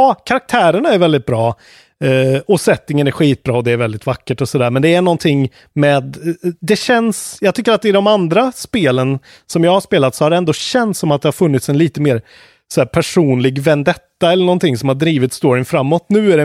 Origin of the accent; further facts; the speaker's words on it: Sweden; vi är svenskar, det här är våran liksom